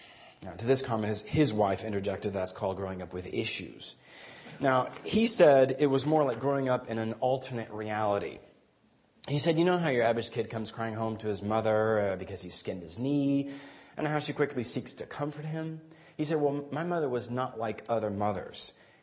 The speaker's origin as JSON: {"language": "English", "country": "Guatemala", "tie": "born or raised there", "also_born_or_lived": "Vancouver, Canada", "said": "I grew up in Guatemala. A good chunk of my life as a missionary kid"}